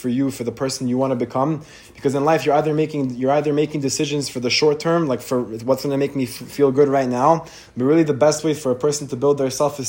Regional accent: Brooklyn, New York, United States; I know from growing up in Brooklyn myself

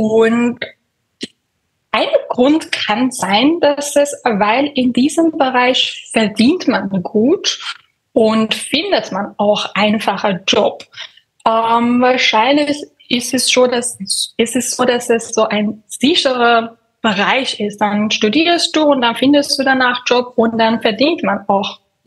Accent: Iran; German is a second language; moved away as an adult; now in Vienna, Austria; Ah, ich komme aus dem Iran. Seit 2016 bin ich in Wien.

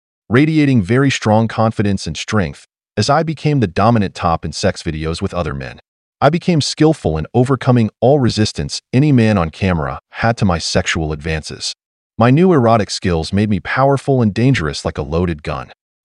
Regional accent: California, United States; I was well known while I played high school baseball in my hometown in California.

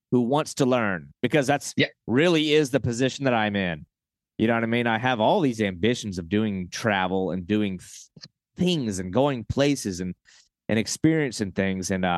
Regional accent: the South, United States; I want to go on record and say, I'm from the South.

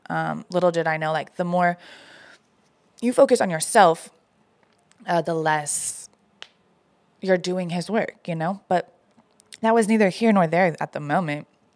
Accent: Fort Worth, Texas, United States; now in Dallas, United States; So I was from Fort Worth. I had gone to high school out in Fort Worth. And when I got done with college, I moved to Dallas.

